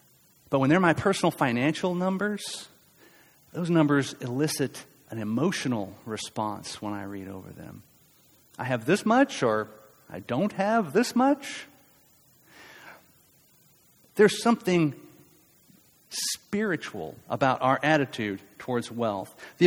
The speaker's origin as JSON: {"language": "English", "region": "Tennessee", "country": "United States", "tie": "born or raised there", "said": "Many of you know, I'm from Tennessee, grew up out in the country in Tennessee."}